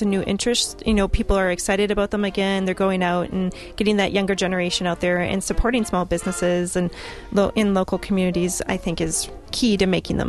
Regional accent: Green Bay, Wisconsin, United States; See, and that's just another example of I grew up in the Green Bay area.

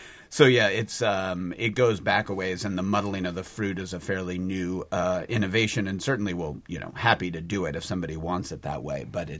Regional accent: New Orleans, Louisiana, United States; born or raised there

